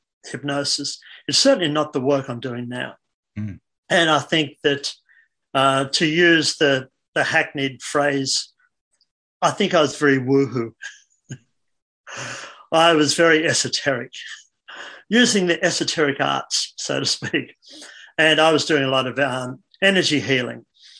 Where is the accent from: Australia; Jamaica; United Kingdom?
Australia; Newcastle, New South Wales; I'm either going to go to Brisbane or Newcastle, which was my hometown. So I came back to Newcastle, and best decision in my life I've ever made.